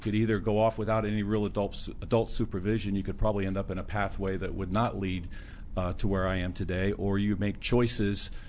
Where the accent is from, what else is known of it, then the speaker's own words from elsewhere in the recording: Indiana, United States; also born or lived in Pennsylvania; Indiana originally, and then Pennsylvania later on in my life.